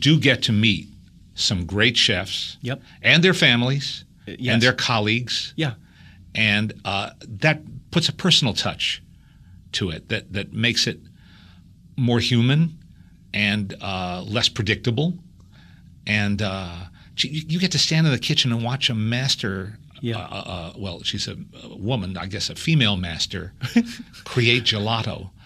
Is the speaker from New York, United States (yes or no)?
yes; New York, United States; now in Los Angeles, United States; No, I'm a New Yorker.